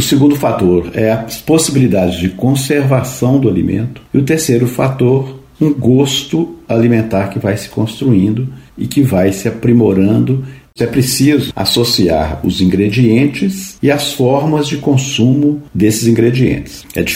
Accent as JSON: {"language": "Portuguese", "region": "Minas Gerais", "country": "Brazil", "said": "Não apenas nós, os mineiros, reconhecemos a nossa comida"}